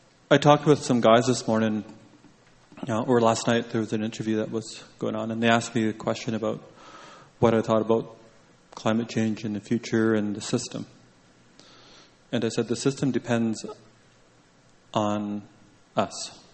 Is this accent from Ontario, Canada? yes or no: no; British Columbia, Canada; I grew up in Wet'suwet'en territory with my grandparents